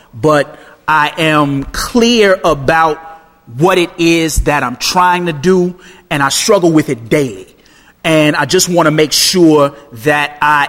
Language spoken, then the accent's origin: English; Chicago, Illinois, United States; I'm from Chicago, born and raised in Chicago, and then you fly in and you fly in right over Three Mile Island, right?